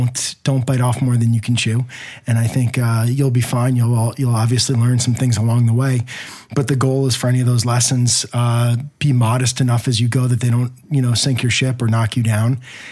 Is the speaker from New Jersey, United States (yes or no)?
yes; Saddle River, New Jersey, United States; No, I grew up in North Jersey.